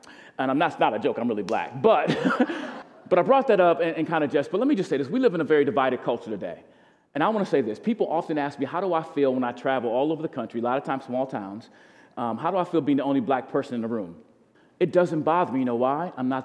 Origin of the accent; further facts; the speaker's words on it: Milwaukee, Wisconsin, United States; also born or lived in St. Louis; now in Redding, United States; I grew up in Milwaukee, Wisconsin. I keep mentioning. In 2009, I moved to St. Louis, Missouri, to work with Child Evangelism Fellowship. And then in 2001, St. Louis, 2009, I moved to Redding, California, where I currently live.